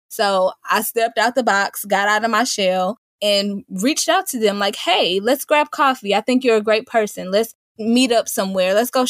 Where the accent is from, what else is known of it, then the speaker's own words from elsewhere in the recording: St. Louis, Missouri, United States; also born or lived in Indianapolis; it's funny because I'm from St. Louis, but I lived in Indianapolis for about 7 years. And I actually just moved back to St. Louis about a month ago.